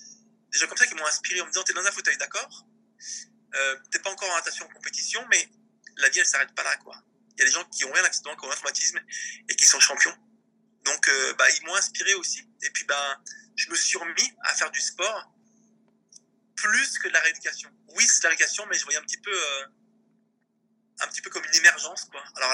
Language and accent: French; France; C'était moi, je suis de France